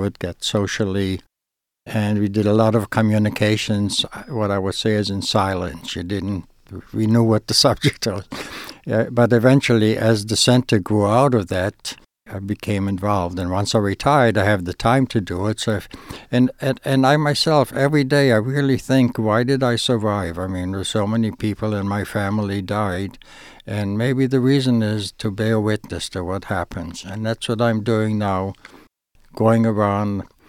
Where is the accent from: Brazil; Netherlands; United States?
Netherlands; The Hague, South Holland; I was born in The Hague, and I lived in The Hague.